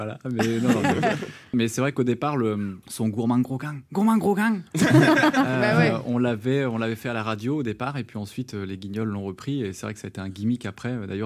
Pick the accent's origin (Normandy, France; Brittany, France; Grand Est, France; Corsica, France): Brittany, France; Saint-Brieuc; je suis de Saint-Brieuc